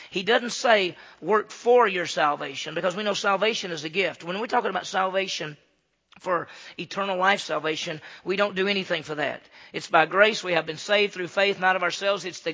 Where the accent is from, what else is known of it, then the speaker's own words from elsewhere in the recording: Mississippi, United States; since I grew up in Mississippi, that Mississippi's rural, that's what we think, but I grew up in a city.